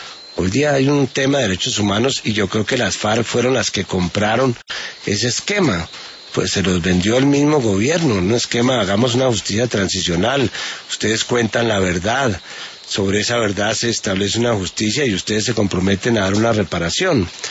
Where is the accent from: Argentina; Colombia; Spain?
Colombia; me da cierta vergüenza como colombiano